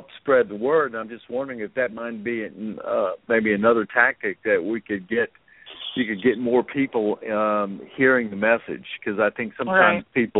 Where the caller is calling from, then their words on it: Baton Rouge, Louisiana, United States; I'm calling you from Baton Rouge, Louisiana.